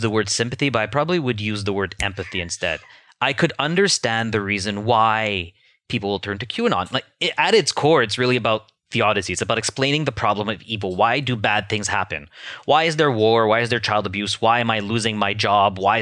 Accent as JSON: {"language": "English", "country": "Canada", "said": "And as a Canadian, for me, it's, I know there's going to be spillover. We're going to see the impact of this in the weeks and the months to come at home."}